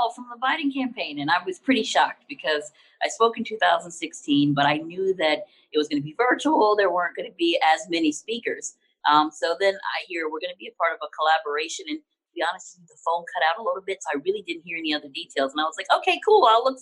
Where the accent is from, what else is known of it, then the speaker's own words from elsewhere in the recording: United States; when you grow up and you identify and you feel like you're a Black American